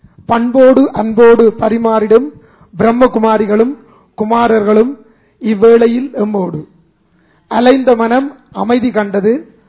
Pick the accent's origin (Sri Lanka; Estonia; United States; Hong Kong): Sri Lanka; from Sri Lanka.